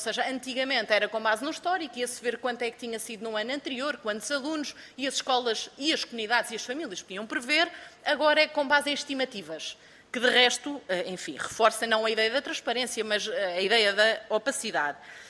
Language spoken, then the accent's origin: Portuguese; Leiria, Portugal; eu sou do Distrito de Leiria